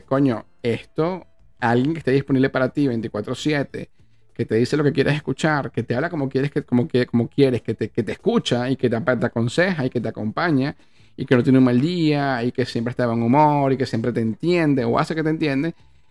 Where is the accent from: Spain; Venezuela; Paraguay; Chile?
Venezuela; now in Argentina; como venezolano, lo siento y lo sé, porque crecí en Venezuela, y ahora que estoy en Argentina